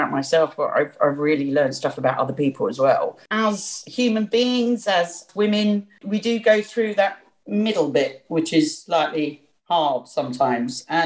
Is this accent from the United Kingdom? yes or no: yes; London, United Kingdom; I'm a Londoner, I've got to get tickets to this.